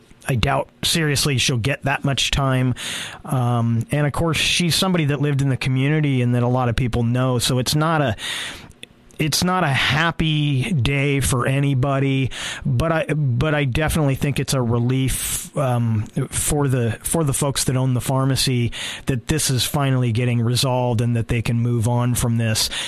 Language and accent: English; California, United States; now in Oregon, United States; they use here in Oregon are different descriptive terms for the crimes than what I was used to when I grew up in California.